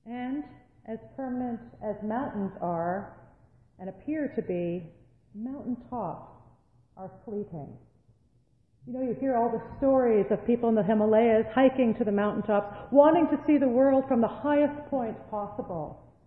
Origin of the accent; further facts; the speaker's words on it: Ontario, Canada; I grew up here in the Ottawa Valley, and I thought mountains were the Gatineau Hills.